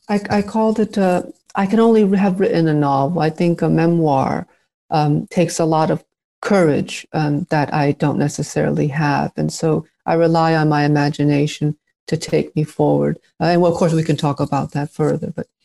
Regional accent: United States; despite being a Buddhist, I am an American.

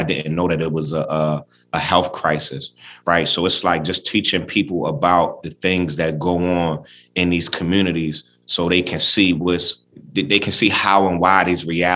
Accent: Baltimore, Maryland, United States; places that, you know, for me growing up in Baltimore, I wouldn't even be able to point out on a map, you know, the United States.

